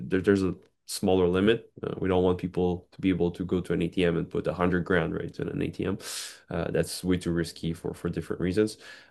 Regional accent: Quebec, Canada; I'm a lawyer from Quebec

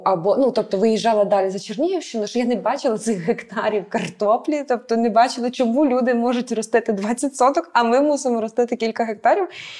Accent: Polissia, Ukraine; Я виросла на Поліссі, на самому такому північному

